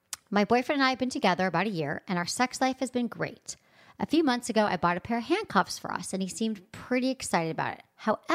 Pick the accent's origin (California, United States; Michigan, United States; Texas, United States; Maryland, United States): Michigan, United States; Fellow Michigander. That's what she meant by that. We're both from Michigan.